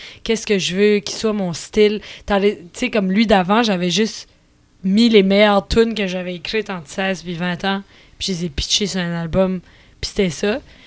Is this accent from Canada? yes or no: yes; Acadia, Canada; on est Acadien, on est ici puis on est là pour rester.